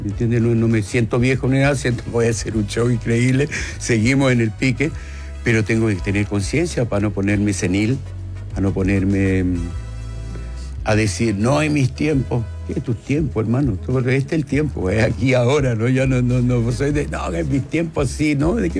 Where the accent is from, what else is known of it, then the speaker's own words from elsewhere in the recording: Italy; yo crecí en Italia, yo pasé mi adolescencia en Italia